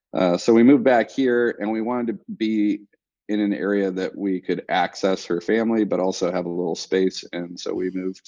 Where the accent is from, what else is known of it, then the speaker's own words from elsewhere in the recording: Louisiana, United States; also born or lived in Minnesota / Mississippi / North Carolina; I'm not originally from the area. I'm a transplant, but I was born in Minnesota. Fantastically cruel winters up there. I was raised in Louisiana and Mississippi.